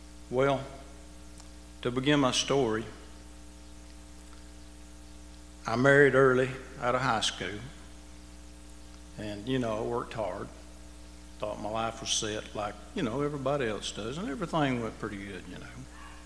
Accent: Lindale, Georgia, United States; I grew up in Lindale, or what they call Boozville. And a lot of people know where Boozville is.

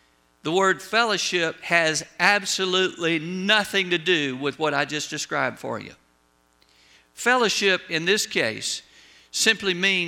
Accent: Augusta, Georgia, United States; now in Rome, United States; We'll say Rome, Georgia, but we were raised in Augusta.

